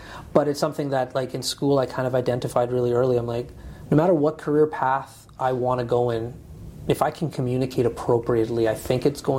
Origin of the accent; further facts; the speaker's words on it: Fort McMurray, Alberta, Canada; I grew up here in Fort McMurray, and I worked in oil and gas until I started my own company.